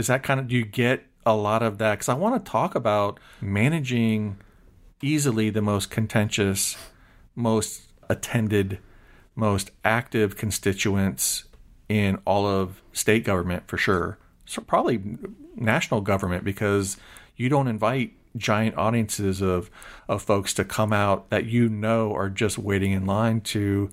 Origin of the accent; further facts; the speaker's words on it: Seffner, Florida, United States; or where I grew up in Sefner, Florida, it's like you're in this bubble, and it's like, I know what's going on in Valrico and Dover and Plant City